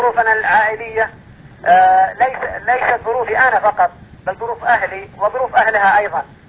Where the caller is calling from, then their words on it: Dhahran, Eastern Province, Saudi Arabia; اتكلم من المنطقه الشرقيه بالمملكه العربيه السعوديه